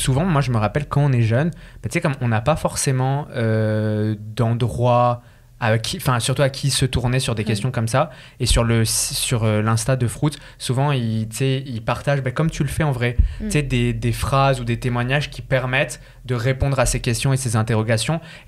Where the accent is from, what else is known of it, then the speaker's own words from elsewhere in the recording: France; je suis Français aussi.